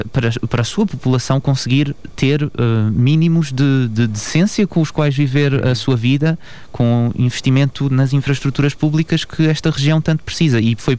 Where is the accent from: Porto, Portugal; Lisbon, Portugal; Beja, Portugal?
Beja, Portugal; eu nasci e cresci em Beja, tive contacto com os graves problemas da região